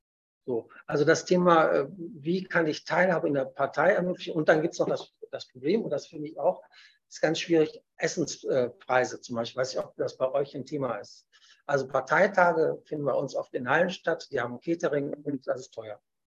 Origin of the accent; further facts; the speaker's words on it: North Rhine-Westphalia, Germany; Ich komme ja aus Nordrhein-Westfalen